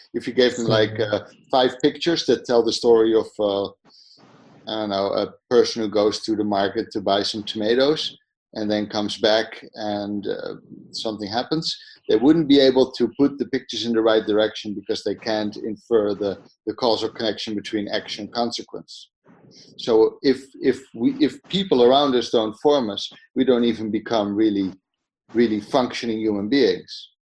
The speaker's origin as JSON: {"language": "English", "country": "Netherlands", "second_language": "English", "said": "The Netherlands."}